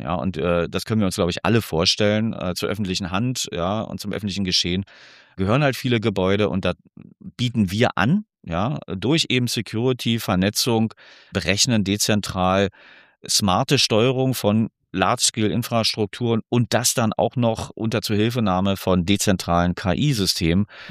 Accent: Berlin, Germany; Ja, na, wir als Berliner, ich denke mal, wir sollten jetzt hier ganz schüchtern sein.

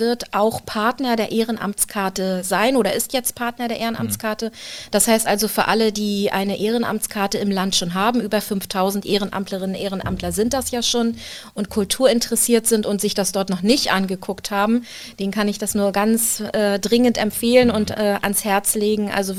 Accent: Rostock, Mecklenburg-Vorpommern, Germany; born there; ich bin ja in Rostock geboren und in Rostock ist die Zahl sieben eine ganz besondere.

